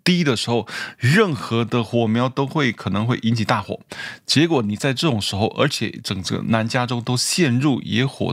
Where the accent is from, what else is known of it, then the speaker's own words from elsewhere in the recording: Taiwan; 我从台湾来啊，台湾有一句话叫白目啊